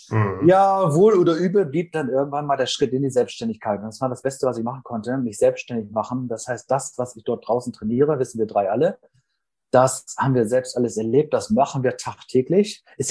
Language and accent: German; Northern Germany, Germany; Ne? Wer den Vornamen schon hat, dänischer Vorname, muss ich natürlich ein Nordlicht sein. Also komme aus Norddeutschland, bin 49 Jahre alt.